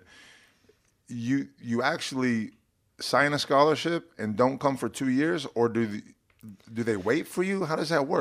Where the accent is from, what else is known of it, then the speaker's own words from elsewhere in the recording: Northeast, United States; if you permit me to be a little bit dumb, because I'm from the Northeast.